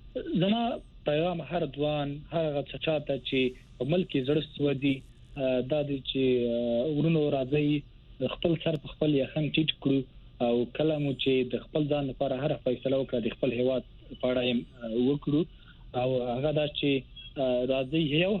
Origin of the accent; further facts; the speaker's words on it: Maidan Wardak, Afghanistan; زه اصل کې د وردګو د ولایت څخه یم او د تملوړ زده کړې کړې دي تر پنځه کال کې په هند کې